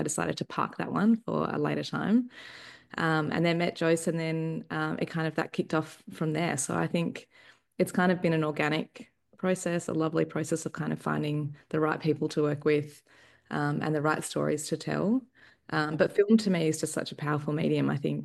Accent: Perth, Western Australia, Australia; now in Melbourne, Australia; I grew up in Perth, and left Perth and moved to Melbourne.

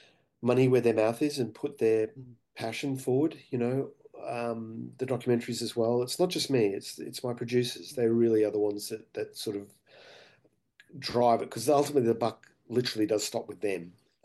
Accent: Australia; I'm an Australian filmmaker. So by default, I tell Australian stories.

